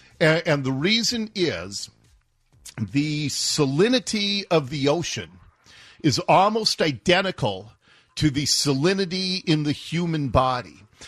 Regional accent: Seattle, Washington, United States; Finney Ridge is just east from where I grew up in Ballard. Finney Ridge is up near the Woodland Park Zoo. It's a nice little old Seattle neighborhood.

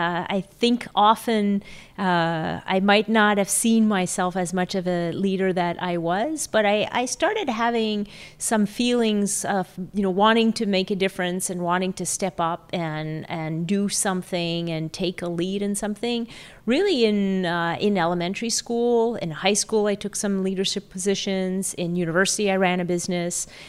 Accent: Montreal, Quebec, Canada; I grew up in Montreal, a little French-Canadian girl with my twin brother. And I grew up in Quebec City, Montreal, and came to McGill.

